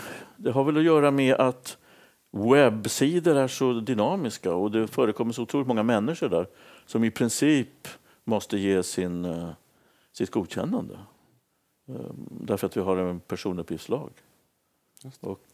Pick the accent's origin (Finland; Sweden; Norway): Sweden; Stockholm, Stockholm County; now in Uppsala, Sweden; Jag lämnade ju Stockholm där jag växte upp och åkte till Uppsala